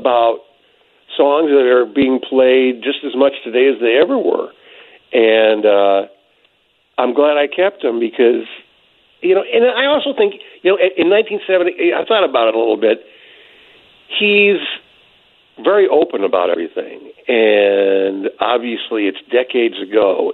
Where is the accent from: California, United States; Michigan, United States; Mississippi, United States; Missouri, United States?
Michigan, United States; Ann Arbor; Look, Bob, I'm really from the Midwest. Look, I'm really from Ann Arbor, Detroit.